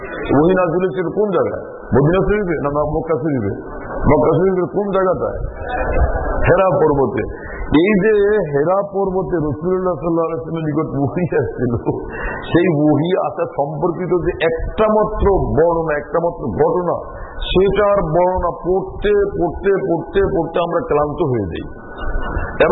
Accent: Chittagong, Chittagong Division, Bangladesh; তা আমার বাড়ি চিটাগাং, তো ওখানে দিন রাত শুনি

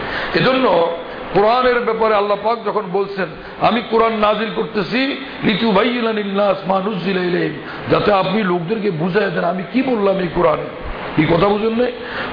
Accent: Barisal, Barisal Division, Bangladesh; আমি গ্রাম দেশ থেকে আসছি বরিশাল মাহমুদিয়া

